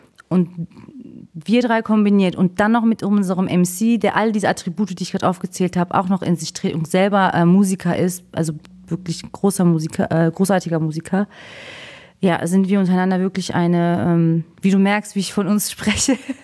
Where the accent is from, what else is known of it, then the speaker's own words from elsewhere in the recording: Cologne, North Rhine-Westphalia, Germany; Als Kölner ja sowieso